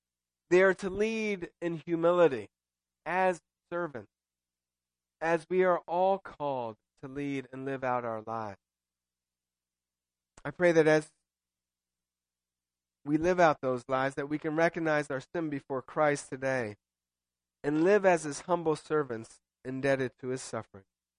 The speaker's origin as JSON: {"language": "English", "country": "Italy", "tie": "born or raised there", "said": "when I was a kid growing up in Italy, we saw crucifixes. The nuns would come in and teach religion, and I was the Protestant kid"}